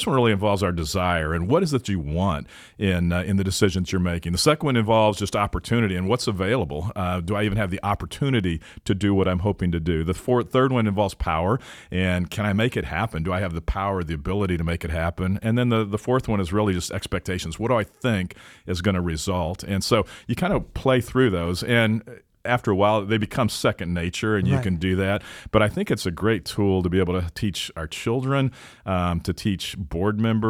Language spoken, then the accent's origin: English; Dallas, Texas, United States; we grew up in the Texas area, and I was from Dallas, Ruth was from Houston.